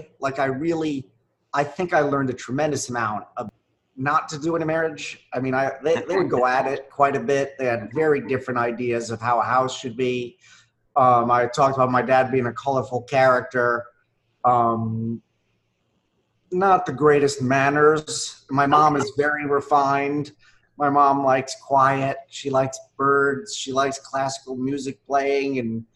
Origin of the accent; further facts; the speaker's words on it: Brooklyn, New York, United States; I grew up in Brighton Beach, Brooklyn. Our apartment overlooked the Atlantic Ocean, overlooked Coney Island. Really colorful neighborhood.